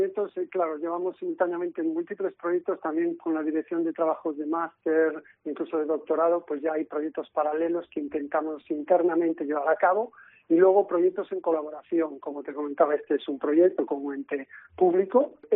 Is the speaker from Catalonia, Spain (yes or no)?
no; Galicia, Spain; yo siendo gallego, siendo de aquí